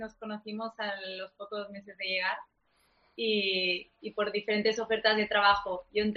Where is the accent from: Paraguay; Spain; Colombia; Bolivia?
Spain; Barcelona, Catalonia; de Barcelona.